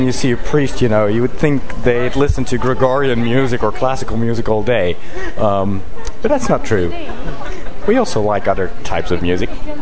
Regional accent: Netherlands; I'm from Holland.

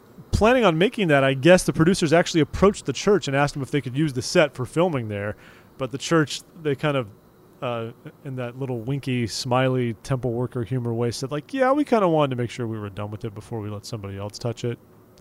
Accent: the West, United States; We're Americans. I'm from the West. I like the freedom to have a car and just go where I want.

